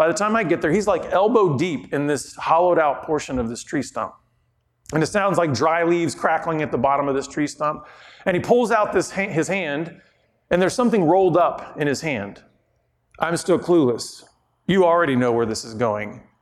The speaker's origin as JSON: {"language": "English", "region": "Texas", "country": "United States", "said": "I'm from Texas, so we were outside. You know, when you're Texas, it's just huge."}